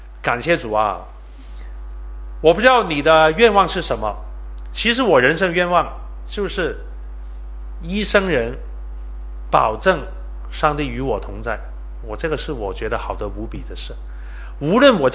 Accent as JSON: {"language": "Chinese", "country": "China", "said": "我们中国人，我走到哪里都看见中国人，真的不得了。"}